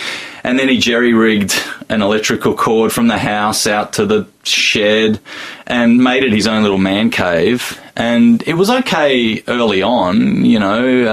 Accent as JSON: {"language": "English", "town": "Canberra", "region": "Australian Capital Territory", "country": "Australia", "tie": "born or raised there", "said": "I grew up in Canberra, and my parents had Greek friends"}